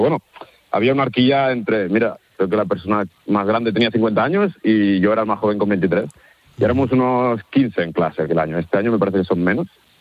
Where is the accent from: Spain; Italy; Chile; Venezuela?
Spain; Catalonia; yo he tenido la suerte que me crié cerca de Collserola